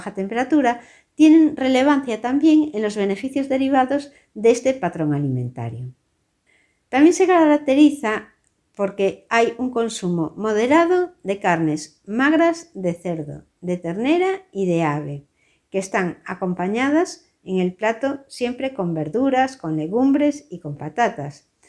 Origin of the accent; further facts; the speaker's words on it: Galicia, Spain; ¿Qué productos te recomendaría yo como gallega para seguir una dieta atlántica?